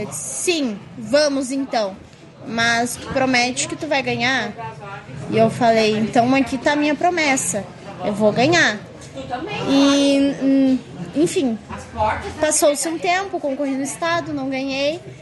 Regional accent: Lagoa Vermelha, Rio Grande do Sul, Brazil; now in Vacaria, Brazil; Eu, como não sou natural de Vacaria, sou de Lagoa Vermelha, desde que eu cheguei aqui

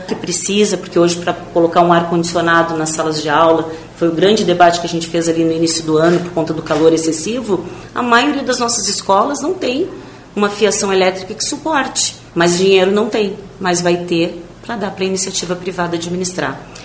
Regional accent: Rio Grande, Rio Grande do Sul, Brazil; lá da minha região, porque eu sou de Rio Grande.

